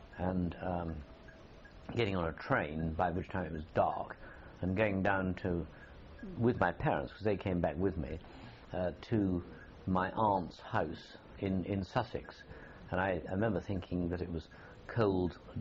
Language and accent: English; Kolkata, West Bengal, India; born there; because he was in Calcutta, I was born in Calcutta.